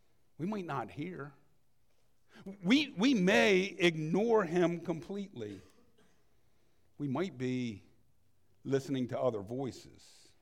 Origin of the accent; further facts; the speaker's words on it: Salisbury, United States; I grew up in Salisbury. My mother grew up in Salisbury. My grandmother grew up in Salisbury. So from the early 1900s, one of us was in Salisbury.